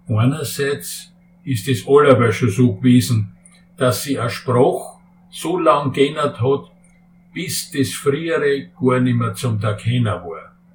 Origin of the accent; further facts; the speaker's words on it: Lower Austria, Austria; accent: Weinviertel dialect; first language Weinviertel dialect; Meine Muttersprache ist die Weihviertler Ulmmundart. Als Kinder in den 1950er Jahren haben wir es ganz selbstverständlich geredet